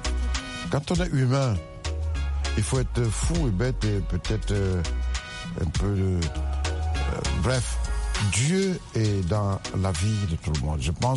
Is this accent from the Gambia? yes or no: yes; Banjul, Gambia; j'entends un oiseau chanter comme celui que j'avais laissé à Banjul dans mon village natal.